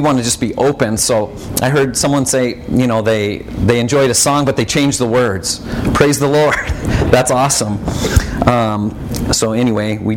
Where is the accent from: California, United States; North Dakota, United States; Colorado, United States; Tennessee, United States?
North Dakota, United States; Fargo; I am from Fargo, North Dakota.